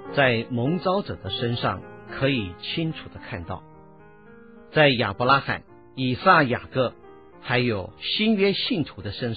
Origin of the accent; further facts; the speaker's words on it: China; 虽然我们都是中国人